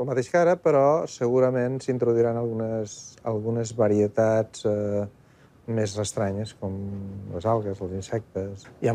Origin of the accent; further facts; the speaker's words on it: Bellcaire d'Urgell, Catalonia, Spain; Jo soc de Bellcaire de Lleida, per tant, i me'ls menjo.